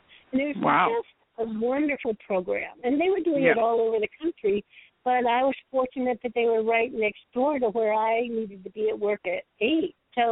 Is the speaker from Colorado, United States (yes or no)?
no; Washington, District of Columbia, United States; born there; I was born in Washington, D.C. in 1947